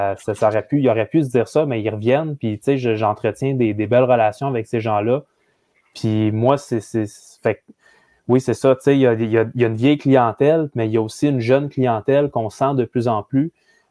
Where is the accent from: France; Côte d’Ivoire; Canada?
Canada; Laval, Quebec; now in Joliette, Canada; Je suis natif de Laval, non. Mais je réside à Joliette en ce moment.